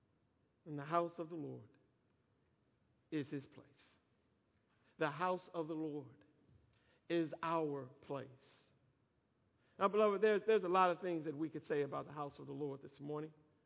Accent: Michigan, United States; now in Atlanta, United States; 30 years ago, I moved from Michigan to Atlanta. And yet still to this day, people will ask me from time to time, when is the last time you've been home?

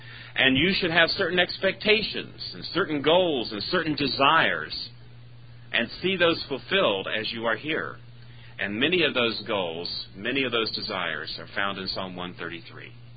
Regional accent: Roanoke, Virginia, United States; I grew up in Roanoke, Virginia, which is in the shadow, is a 50-mile shadow of Jerry Falwell's Liberty Baptist Church.

